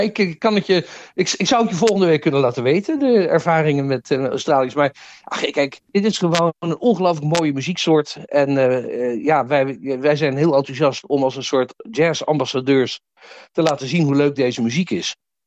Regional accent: Groenlo, Gelderland, Netherlands; wij groeiden op in Groenlo. Dat is nogal een afgelegen dorp in de Achterhoek. Er was verder ook niks.

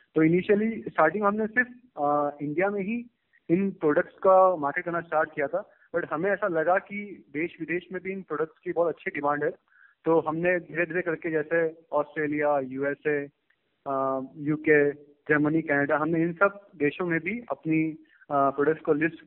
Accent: Kankroli, Rajasthan, India; मैं उदयपुर के पास एक टाउन है राजसमंद कांकरोली, मैं वहां से बिलोंग करता हूँ।

